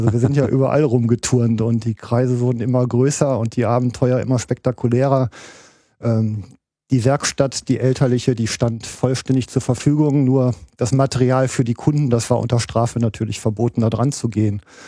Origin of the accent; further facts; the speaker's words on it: Duisburg, North Rhine-Westphalia, Germany; Ich bin also im Duisburger Norden groß geworden, in Duisburg-Altamborn genau.